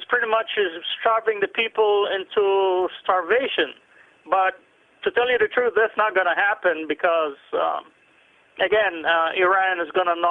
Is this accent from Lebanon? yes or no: yes; Lebanon; Yeah. I come from the Middle East, so I track those things down.